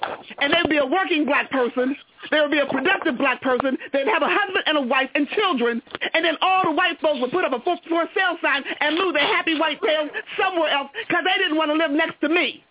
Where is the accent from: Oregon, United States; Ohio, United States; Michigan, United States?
Ohio, United States; Hubbard; I'm from Hubbard, Ohio. I'm going to call them out. And all they wanted to do was buy a house inside the city in which we were raised. My family has been there 80 years.